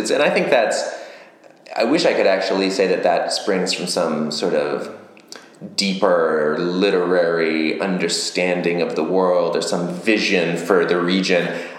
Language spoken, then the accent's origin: English; Detroit, Michigan, United States; Well, you know, I am a transplant. I'm from Michigan originally. I grew up in the suburbs around Detroit. I went to school at Michigan State University.